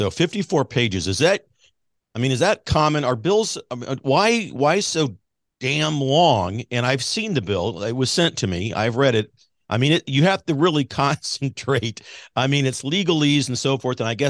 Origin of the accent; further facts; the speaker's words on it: Kansas City, United States; My home geographic area, as many of you know, born and raised in the Kansas City area.